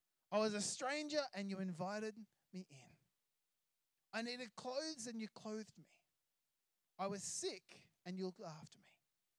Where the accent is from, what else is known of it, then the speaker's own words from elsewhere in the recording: Australia; Now, I love being Australian.